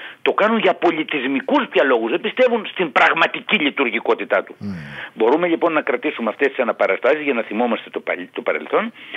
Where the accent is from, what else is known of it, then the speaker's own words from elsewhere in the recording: Samos, North Aegean, Greece; Εγώ που είμαι από τη Σάμο έχω άλλο έθιμο.